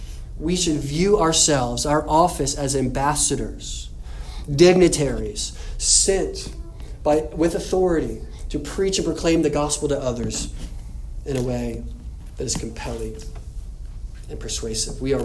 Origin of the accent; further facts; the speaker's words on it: United States; now in Iceland; as an American in Iceland